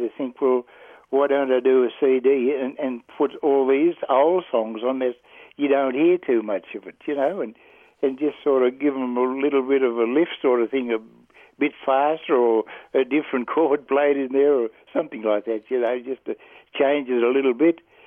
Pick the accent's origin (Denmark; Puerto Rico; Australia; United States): Australia; Walker, New South Wales; I was born in Walker in New South Wales, and I grew up down there